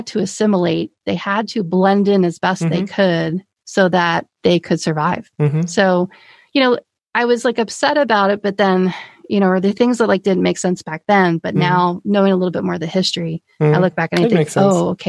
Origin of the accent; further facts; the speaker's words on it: Pennsylvania, United States; I just thought, I'm from Pennsylvania. I'm from back east. I guess it's just an Eastern thing.